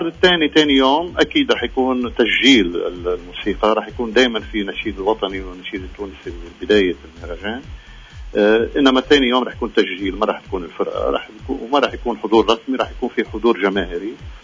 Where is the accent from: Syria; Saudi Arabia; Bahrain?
Syria